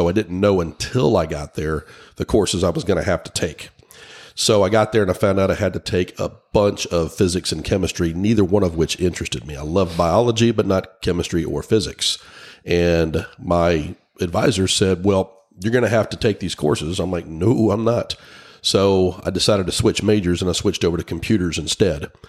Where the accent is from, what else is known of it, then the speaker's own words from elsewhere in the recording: Millington, Tennessee, United States; also born or lived in Memphis; Well, I was originally from Memphis, Tennessee. You know, my father was in the Marines, so we kind of moved around a lot when I was a kid. But most of my youth was spent at NAS Millington, which is just north of Memphis.